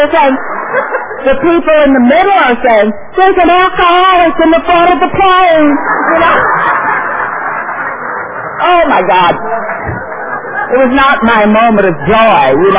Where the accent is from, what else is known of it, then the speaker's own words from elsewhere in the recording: Fort Worth, Texas, United States; I grew up in Fort Worth, Texas. I was born there.